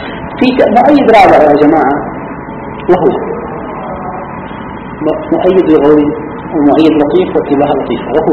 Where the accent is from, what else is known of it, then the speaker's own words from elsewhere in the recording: Eastern Province, Saudi Arabia; احنا قريتنا لوحدة وفي وهي صغيرة جدا فيها أكثر من 15 عين نابعة، هذا كله راح الآن أصبحت قريبة من المدنية.